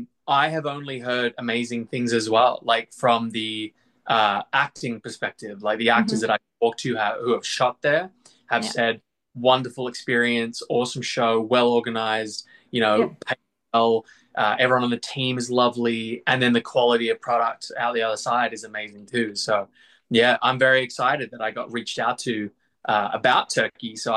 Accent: Australia; And obviously, being Australian, I would love to get back to Australia and do verticals back there.

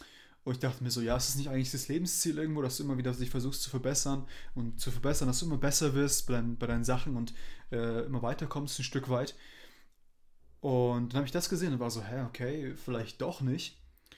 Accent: Germany; ich würde es öfter sagen, dass man das auf Deutsch sagt und ich bin Deutscher. Ich müsste eigentlich Deutsch reden können, aber kann ich nicht.

